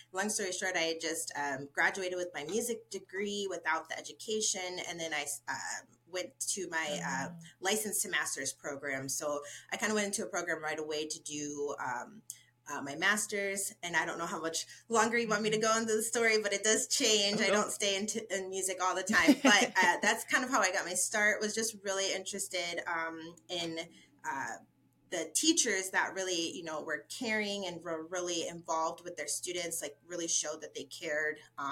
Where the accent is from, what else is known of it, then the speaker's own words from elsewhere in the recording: Wisconsin, United States; now in Arizona, United States; Oh, yeah. I'm from Wisconsin. So I don't miss any of it. I will stick it right here to Arizona.